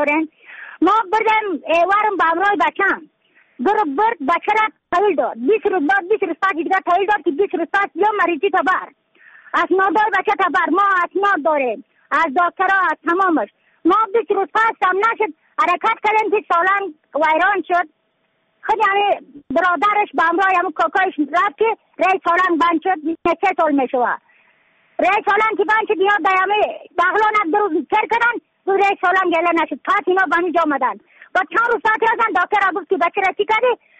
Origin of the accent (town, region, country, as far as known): Badakhshan, Afghanistan